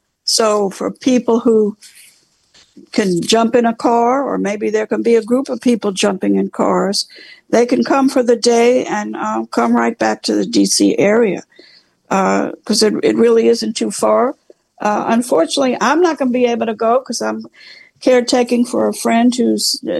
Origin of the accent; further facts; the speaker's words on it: New York City, New York, United States; also born or lived in New Jersey / Pittsburgh, United States; I'm originally from New York City and New Jersey, but I lived for a while in Pittsburgh and in the 70s